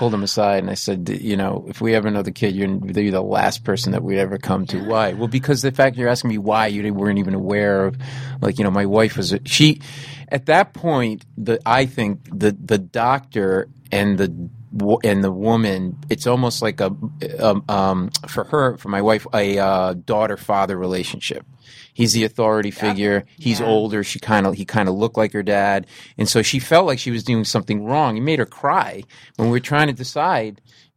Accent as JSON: {"language": "English", "region": "Rhode Island", "country": "United States", "tie": "born or raised there", "lives_now": "New York, United States", "said": "We were in New York where we were living. We grew up in Rhode Island."}